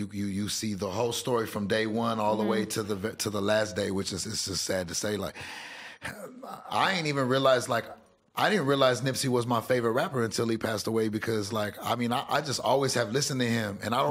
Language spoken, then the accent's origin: English; Corpus Christi, Texas, United States; also born or lived in Kingsville, United States / Austin, United States; I'm from Texas. I'm from South Texas. I grew up in Corpus Christi. I was born in Kingsville.